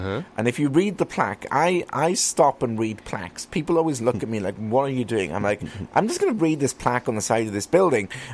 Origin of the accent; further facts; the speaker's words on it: United Kingdom; You know, what bugs me as a Brit